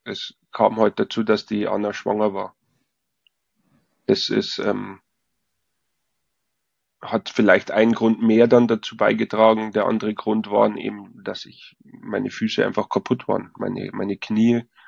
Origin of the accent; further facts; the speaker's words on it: Bavaria, Germany; Ich als Bayer und da im tiefen Osten drüben.